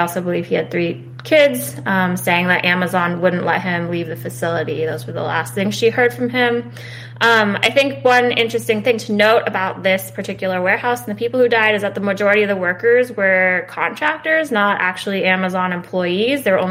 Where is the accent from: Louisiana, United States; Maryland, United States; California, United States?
California, United States; now in New York, United States; I am from California and I live in New York, so I've never had that experience.